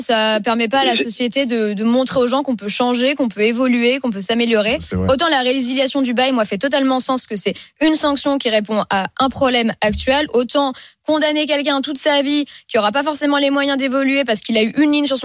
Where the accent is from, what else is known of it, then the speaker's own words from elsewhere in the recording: Sarcelles, Île-de-France, France; Bah, moi, je sais, j'ai grandi à Sarcelles.